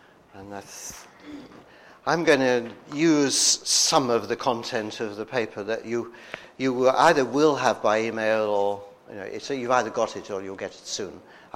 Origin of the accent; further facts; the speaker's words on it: Norwich, East of England, United Kingdom; born there; I was born in Norwich, and the thing about Borneo is it has links with Norwich